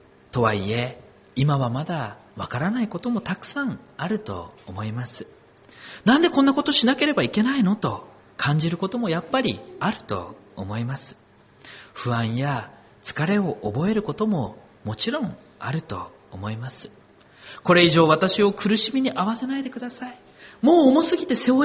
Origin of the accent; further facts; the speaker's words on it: Akita, Japan; 私は秋田県の出身なので、なんだか久しぶりの日本海側の空気にちょっと内心テンションが上がりつつも、